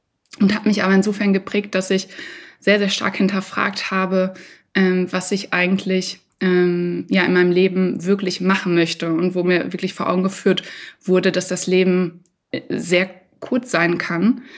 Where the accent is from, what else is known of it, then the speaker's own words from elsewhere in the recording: Dortmund, North Rhine-Westphalia, Germany; in meiner Heimat in Dortmund.